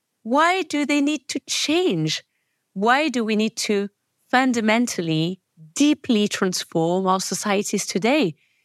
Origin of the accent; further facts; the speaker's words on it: French Alps, France; You know, I'm from the French Alps, so I guess I got a label of, okay, this girl can go anywhere, she'll survive.